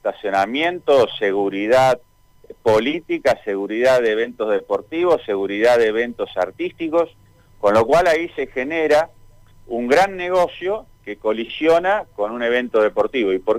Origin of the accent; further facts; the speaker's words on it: Argentina; nosotros, como argentinos